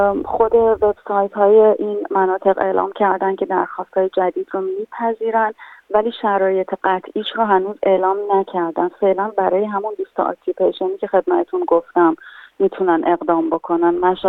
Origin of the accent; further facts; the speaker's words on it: Iran; ما هم ایرانی هستیم،